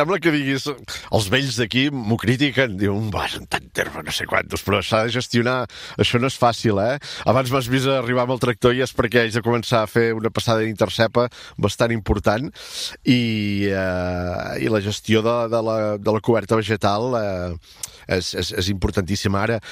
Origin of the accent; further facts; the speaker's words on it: Catalonia, Spain; jo vinc de Rany de Mar, a l'Empordà